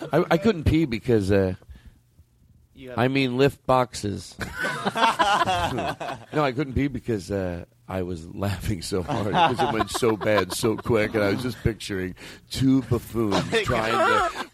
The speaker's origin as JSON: {"language": "English", "region": "Alabama", "country": "United States", "said": "I'm from Alabama."}